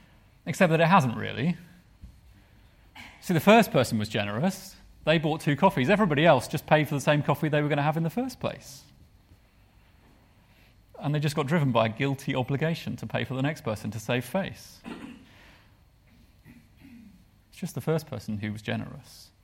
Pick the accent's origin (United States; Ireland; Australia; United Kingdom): United Kingdom; because I'm British and you don't talk when you're having your hair cut